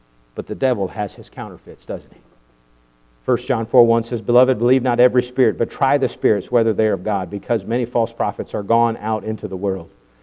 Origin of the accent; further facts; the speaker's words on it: China; Oh, growing up in China, it's much better now than it was when I was a young child.